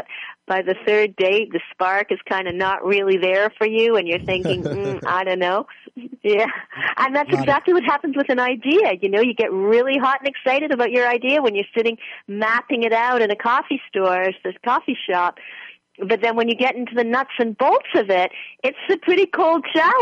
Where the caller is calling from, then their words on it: Toronto, Ontario, Canada; I'm calling from Toronto. I'm calling from the beautiful and freezing Toronto in Canada.